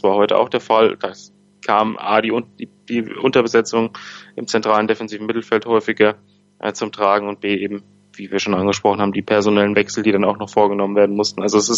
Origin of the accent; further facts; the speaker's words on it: Belgium; German is a second language; Aber in Euphorie ausbrechen würde ich als Belgier noch nicht